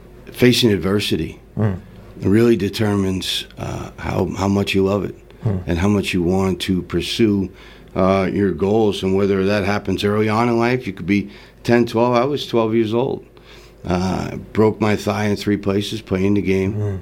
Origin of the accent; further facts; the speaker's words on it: Long Island, New York, United States; I am from Long Island, New York.